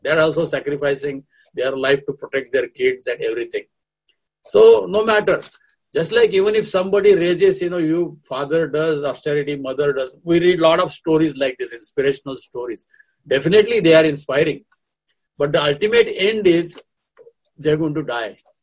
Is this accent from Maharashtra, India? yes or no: yes; Pune, Maharashtra, India; moved away; because just about before I came here from India, the in Pune, in our society, there are so many dogs.